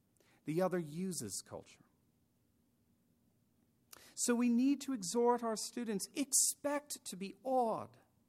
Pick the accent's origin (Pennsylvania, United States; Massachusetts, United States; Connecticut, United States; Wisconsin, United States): Connecticut, United States; New Haven; I grew up around Yale University, which represents the most beautiful architecture in New Haven.